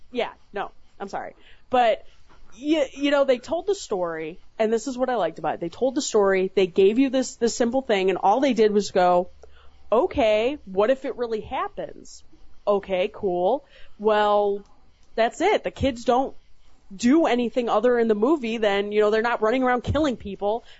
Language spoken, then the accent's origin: English; Chicago, Illinois, United States; I'm like, I'm from Chicago, right? Everyone's been to rehab.